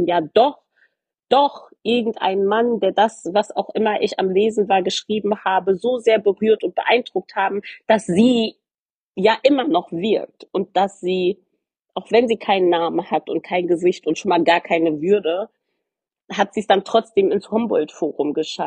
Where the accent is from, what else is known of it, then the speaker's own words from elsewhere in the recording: Frankfurt, Hesse, Germany; Ich komme aus Frankfurt